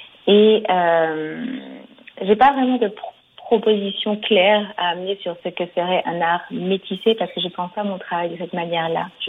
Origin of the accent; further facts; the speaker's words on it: Guadeloupe, France; also born or lived in Mexico; mon vécu en tant que guadeloupéenne, c'est celui d'une assimilation française en Guadeloupe qui est toujours en cours.